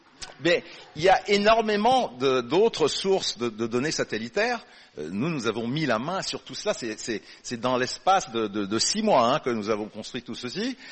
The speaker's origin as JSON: {"language": "French", "country": "Canada", "said": "Moi je suis Canadien, on n'est pas en train de parler de l'Ontario, du Québec"}